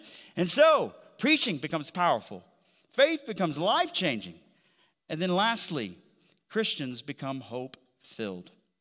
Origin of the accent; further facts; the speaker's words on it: the South, United States; accent: redneck southern; or sometimes my redneck southern accent comes out